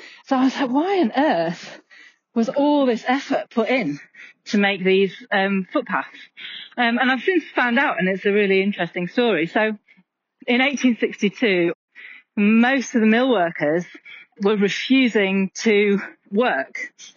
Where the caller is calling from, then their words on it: Calderdale, Yorkshire and the Humber, United Kingdom; I'm listening from Calderdale in Yorkshire in the north of England.